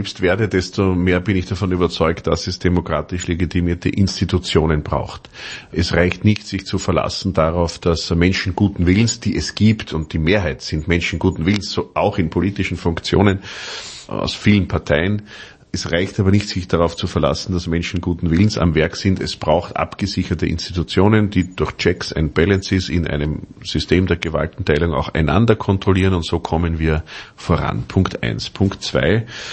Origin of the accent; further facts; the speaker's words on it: Austria; Auch in meinem Heimatland Österreich ist das der Fall.